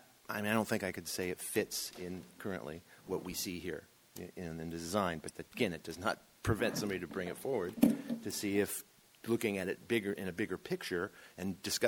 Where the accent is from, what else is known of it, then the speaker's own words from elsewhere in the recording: California, United States; born there; I was born in California, and I've seen a lot of missions.